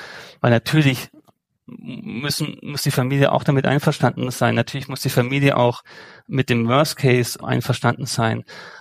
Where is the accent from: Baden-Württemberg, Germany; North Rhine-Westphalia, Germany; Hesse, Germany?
Baden-Württemberg, Germany; Ich bin auf der deutschen Rheinseite aufgewachsen, aber immer mit sehr, sehr starkem Schweizbezug.